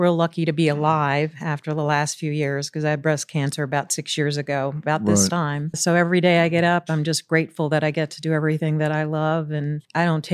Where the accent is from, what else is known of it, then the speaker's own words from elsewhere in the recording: the South, United States; I just guess growing up in the South, you know, growing up especially with two sisters